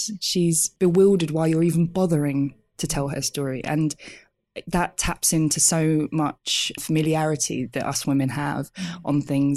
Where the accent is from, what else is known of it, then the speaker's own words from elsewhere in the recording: London, United Kingdom; especially as a Londoner, working class, finding your career a bit later in life.